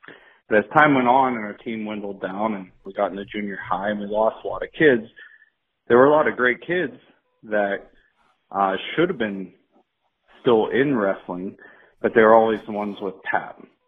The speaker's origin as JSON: {"language": "English", "town": "Dickinson", "region": "North Dakota", "country": "United States", "said": "I'm from North Dakota. We are the Dickinson Midgets."}